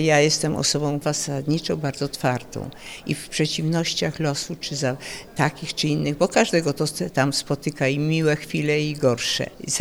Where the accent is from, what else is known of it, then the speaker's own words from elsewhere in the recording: Kraków, Lesser Poland, Poland; Ja jestem rodowitą krakowianką, więc żyłam zawsze nie skąpo, ale wyważenie.